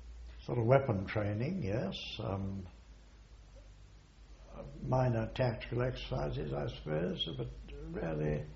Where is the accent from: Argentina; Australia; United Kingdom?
United Kingdom; England; also born or lived in Shillong, India / Assam, India; I was, up to the age of five, I was in India more than I was in England. I was born in Shillong and came back in when I was about two, and then out to Assam again